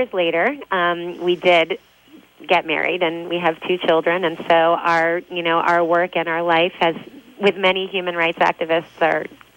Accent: United States; as an American human rights investigator, I needed people from Burma

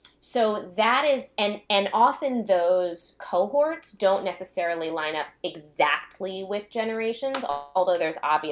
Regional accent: New Jersey, United States; I grew up in New Jersey, so I remember also that you could see and smell the smoke from where I lived in New Jersey.

